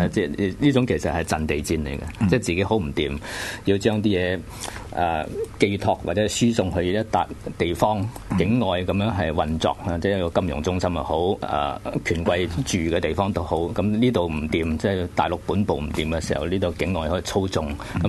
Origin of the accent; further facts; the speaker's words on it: Guangdong, China; 佢又唔知道我係廣東人係避忌嗰個舌字嘅